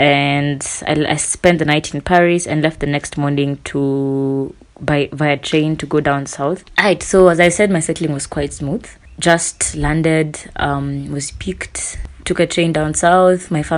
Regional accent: Kenya; accent: Kenyan; English is a second language; Would I say my Kenyan accent was understood? I hope so. I think so. It was never a problem.

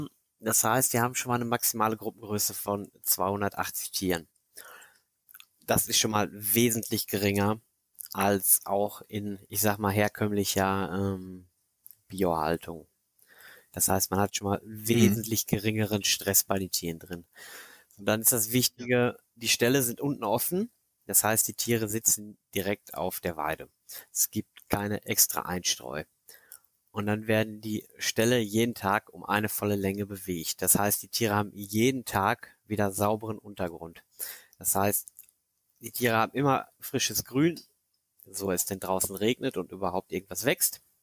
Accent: North Rhine-Westphalia, Germany; Ich bin jetzt 31 Jahre alt, komme aus dem Sauerland, NRW

